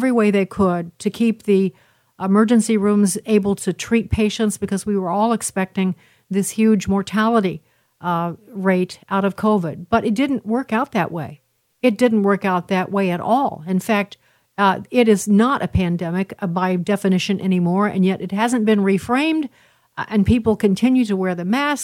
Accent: Chicago, Illinois, United States; I didn't go, but I'm from Chicago, and I can tell you it's a very prestigious school.

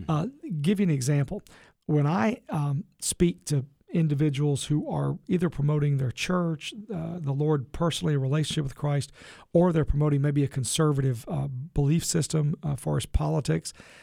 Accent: Kentucky, United States; invited me to do marriage training conferences all over the state of Kentucky. That's my home state, so I was very happy to do that.

